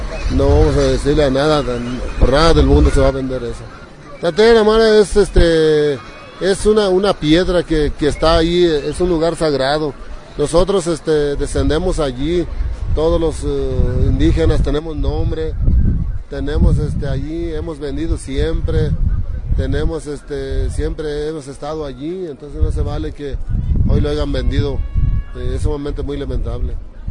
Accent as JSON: {"language": "Spanish", "country": "Mexico", "said": "No venimos de Japón, no venimos de Inglaterra, somos mexicanos, somos este México"}